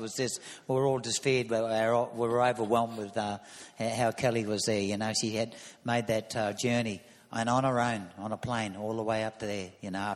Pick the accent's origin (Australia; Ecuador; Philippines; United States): Australia; Warren, New South Wales; there up in the country where I was born and bred in Warren, at Eastside Dubbo